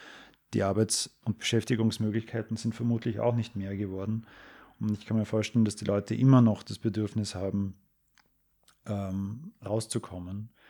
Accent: Vienna, Austria; auf den Weg nach Wien, um meine Heimatstadt Wien einzunehmen.

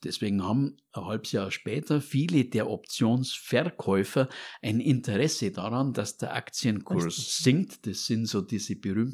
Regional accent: Munich, Bavaria, Germany; München spielt für mich allein deswegen eine große Rolle, weil ich ein Münchner bin, also mit Stammbaum sogar, ne? Und das ist meine Heimat und da kenne ich mich aus.

